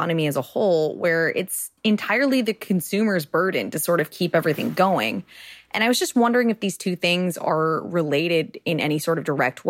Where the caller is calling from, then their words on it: New York, United States; from New York